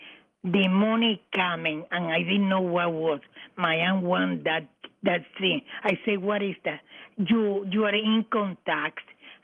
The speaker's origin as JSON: {"language": "English", "country": "Cuba", "second_language": "English", "moved": "yes", "said": "I told before, when I came from Cuba, I was working in a house"}